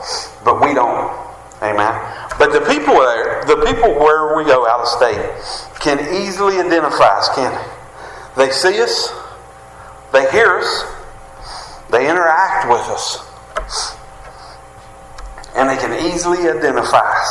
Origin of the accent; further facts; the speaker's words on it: West Virginia, United States; accent: West Virginia hillbilly accent; We sound like we from West Virginia. They know where we're from by our accent.